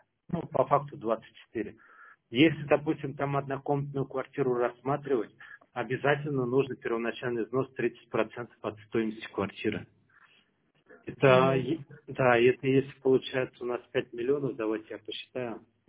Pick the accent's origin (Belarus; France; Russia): Russia; Ural; Я с Урала.